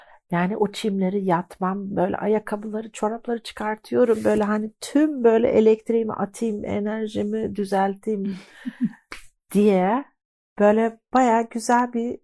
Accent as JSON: {"language": "Turkish", "country": "Sweden", "tie": "born or raised there", "said": "ben İsveç'te doğdum, büyüdüm."}